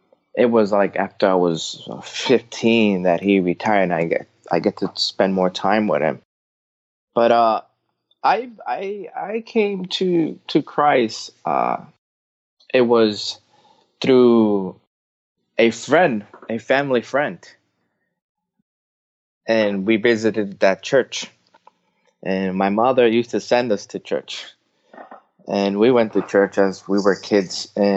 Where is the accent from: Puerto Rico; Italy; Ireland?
Puerto Rico; I grew up in Puerto Rico. I lived very close to a military base, and I had a lot of family members that served.